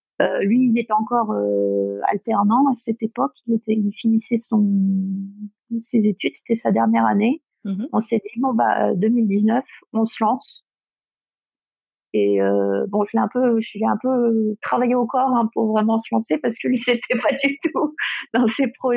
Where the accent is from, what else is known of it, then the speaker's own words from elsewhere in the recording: Grenoble, Auvergne-Rhône-Alpes, France; moi je suis grenobloise.